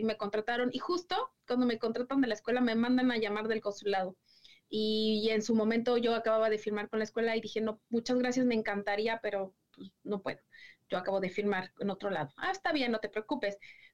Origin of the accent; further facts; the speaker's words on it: Puebla, Mexico; moved away as an adult; now in Detroit, United States; yo soy originaria de la ciudad de Puebla, México.